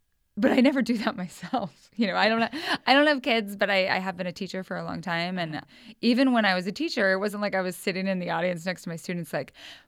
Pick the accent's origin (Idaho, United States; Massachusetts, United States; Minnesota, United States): Idaho, United States; Lewiston; growing up in Lewiston, Idaho, which, you know, is a town of 30,000